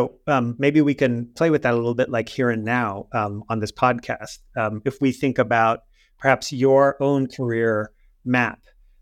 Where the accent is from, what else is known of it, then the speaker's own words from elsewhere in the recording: New York City, New York, United States; I grew up in New York City, so I really can't opine on